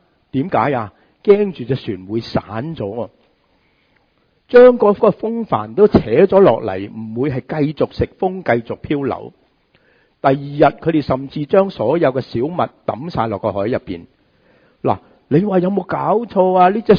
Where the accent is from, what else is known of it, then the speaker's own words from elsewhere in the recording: Hong Kong; 我哋香港人所熟悉嘅台风